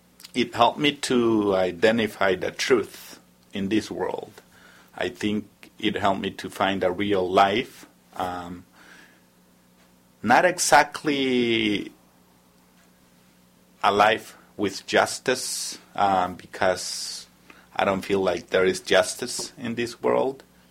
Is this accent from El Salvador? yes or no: yes; El Salvador; now in United States; I'm from El Salvador. Been living in U.S. for 22 years, and I'm still undocumented and unafraid.